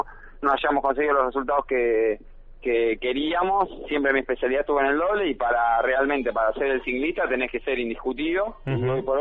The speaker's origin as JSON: {"language": "Spanish", "town": "Mar del Plata", "region": "Buenos Aires Province", "country": "Argentina", "said": "Que somos acá de Mar del Plata y que pudimos estar entrenando acá."}